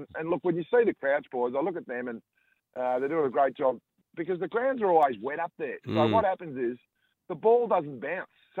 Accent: Ballarat, Victoria, Australia; There's two rules when you're growing up in Ballarat when you played footy.

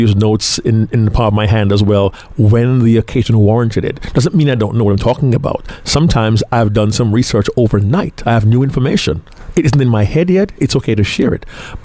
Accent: Jamaica; I was first introduced by an uncle of mine from my home country of Jamaica.

